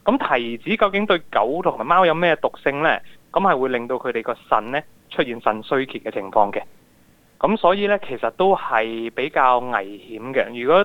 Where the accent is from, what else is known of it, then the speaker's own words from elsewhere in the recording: Australia; 因為我哋澳洲人嚟講呢，聖誕節就好鍾意燒嘢食嘅